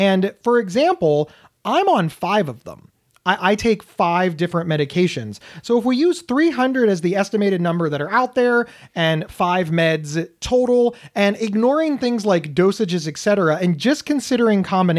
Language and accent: English; New York, United States; I think I'd be angry because I'm a New Yorker.